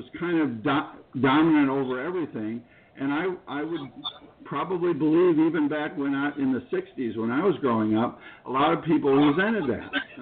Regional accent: Chicago, Illinois, United States; the murder rate is going through the roof in my hometown. I know how Chicago is, and I feel really bad because it's a fantastic city.

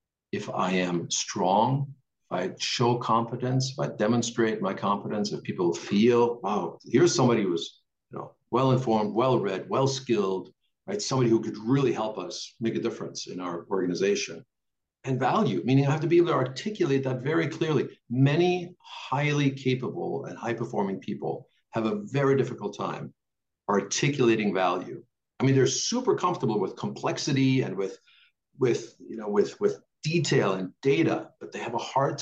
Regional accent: Germany; first language de; English is a second language; So my native tongue is actually not English, it's German. So I taught myself English at the age of 11. By the time I was 14, I had native fluency. Americans in Germany thought I was Canadian because I had this strange little accent.

